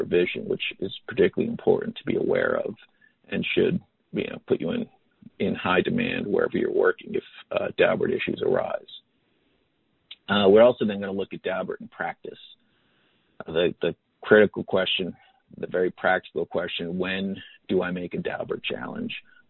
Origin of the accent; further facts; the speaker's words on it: Maryland, United States; not just because I'm from Maryland and practice in Maryland